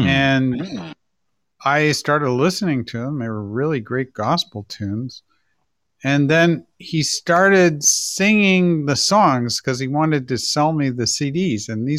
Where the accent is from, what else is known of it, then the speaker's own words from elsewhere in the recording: Toronto, Ontario, Canada; born there; also born or lived in Montreal, Canada / Chicago, United States; I was born in Toronto.